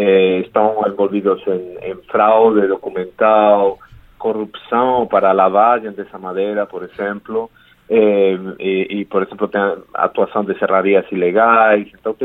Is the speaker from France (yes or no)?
no; Spain; Portuguese is a second language; Eu sou espanhol.